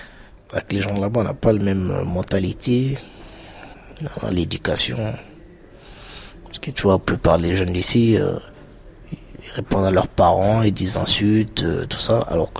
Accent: Île-de-France, France; J'ai 31 ans. Bah, mon enfance, j'étais dans les Yvelines. Moi, j'habitais dans une résidence.

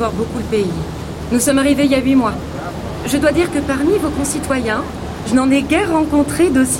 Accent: Normandy, France; Je suis normande. C'est une région magnifique.

